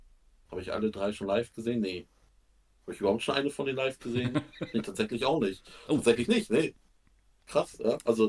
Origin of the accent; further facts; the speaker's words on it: Schwarzenbeck, Schleswig-Holstein, Germany; Ich komme aus dem schönen Schwarzenbeck, was ich sag immer in der Nähe von Hamburg, Hamburger Umkreis. So 40 Kilometer von Hamburg.